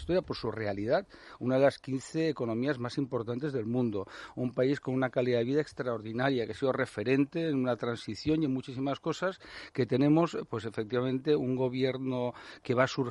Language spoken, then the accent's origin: Spanish; Catalonia, Spain; Cataluña, mi tierra, está llena de historiadores ignorantes, ¿no?